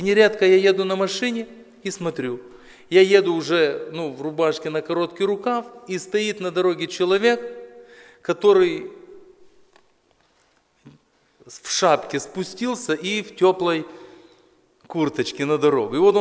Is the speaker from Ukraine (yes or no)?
yes; Zakarpattia Oblast, Ukraine; Но я уезжал из Закарпатья, меня провожали, я стоял в рубашке на перроне.